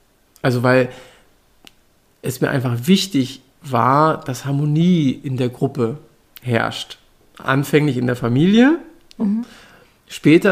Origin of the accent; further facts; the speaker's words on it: Wolfsburg, Lower Saxony, Germany; Ich bin aufgewachsen im Großraum Wolfsburg. Das heißt, ich kam an diesem ganzen Thema Auto nicht vorbei. Ich bin aufgewachsen als Einzelkind.